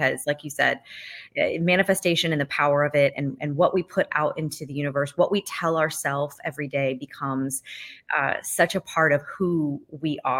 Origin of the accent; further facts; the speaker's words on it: Kentucky, United States; So I knew that I wanted to be Miss Kentucky and compete and represent my home state at Miss America.